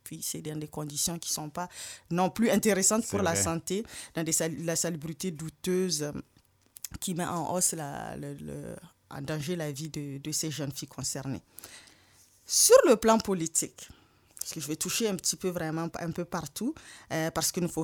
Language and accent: French; Canada; Pour rester chez nous, au Canada, parce qu'on va quand même en parler de ce qui se passe ici